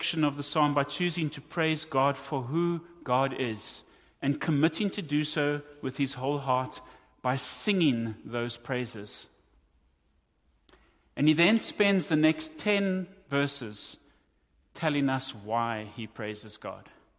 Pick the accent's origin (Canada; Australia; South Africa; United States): South Africa; accent: South African; Now, my South African accent doesn't help you here.